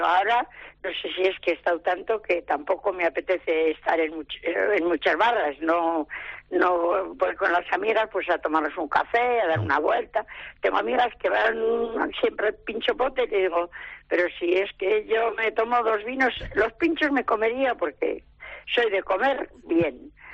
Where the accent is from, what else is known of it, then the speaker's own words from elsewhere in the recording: Maestu, Basque Country, Spain; yo soy de la montaña, soy de Maestu, pero la Rioja Alavesa a mí siempre me tira.